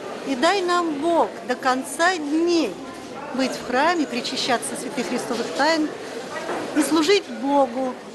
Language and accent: Russian; Mikhailov, Ryazan Oblast, Russia; also born or lived in Vyborg; Я из Михайлова родом. Хотя я почти 30 лет прожила в Выборге.